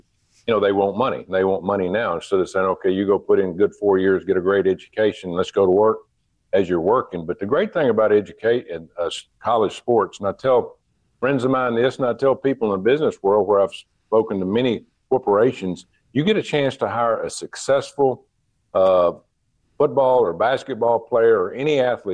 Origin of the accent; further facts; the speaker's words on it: Arkansas, United States; I'm a kid from Arkansas that not going to have a lot of opportunities.